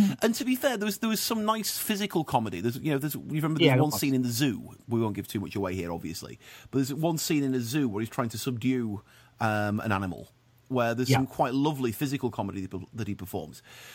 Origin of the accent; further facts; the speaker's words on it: England, United Kingdom; But I am actually English